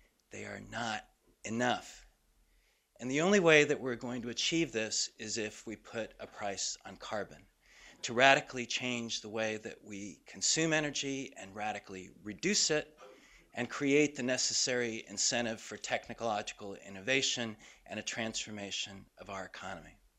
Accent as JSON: {"language": "English", "country": "United States", "said": "as an American on this panel"}